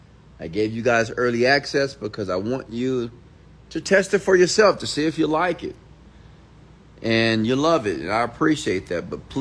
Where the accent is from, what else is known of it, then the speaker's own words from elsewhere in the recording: Houston, Texas, United States; I am a young black man from Houston, Texas. I was born and raised in Houston, on the south side of Houston, Texas.